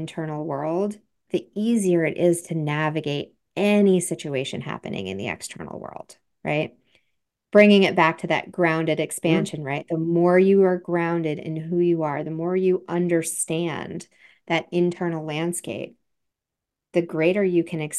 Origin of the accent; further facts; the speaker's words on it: Vermont, United States; Maybe it's because I grew up in Vermont in the mountains